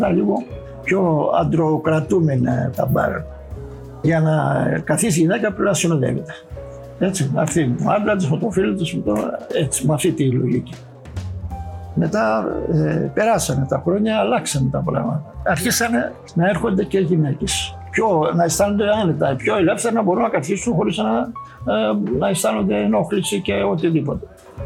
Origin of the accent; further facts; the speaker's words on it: Lamia, Central Greece, Greece; born there; now in Athens, Greece; Εμείς γεννηθήκαμε στη Λαμία, έξω από τη Λαμία, δήμος Λαμιαίων. Και ήρθαμε στην Αθήνα